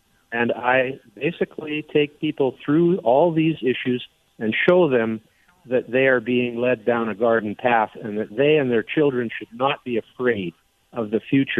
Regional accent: British Columbia, Canada; I'm Canadian living on Vancouver Island, but I've been here all my life in this country and all over the world.

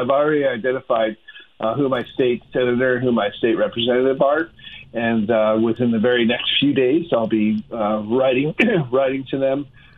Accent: Colorado, United States; Yeah, I'm a native, and I've spent most of my life in Colorado. I've moved away for school and for work, but I always ended up moving back.

